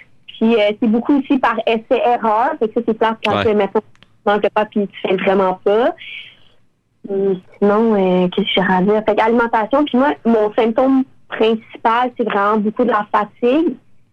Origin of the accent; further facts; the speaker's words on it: Quebec City, Quebec, Canada; now in Montreal, Canada; moi je suis originaire de Québec, j'ai tout le temps passé à Québec